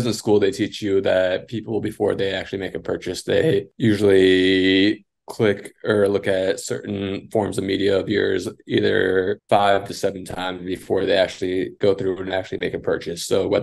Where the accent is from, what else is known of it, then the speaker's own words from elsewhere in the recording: Dallas, Texas, United States; I am from Dallas, Texas.